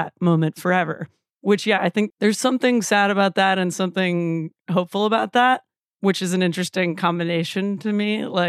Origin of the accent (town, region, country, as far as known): Iowa City, Iowa, United States; born or raised there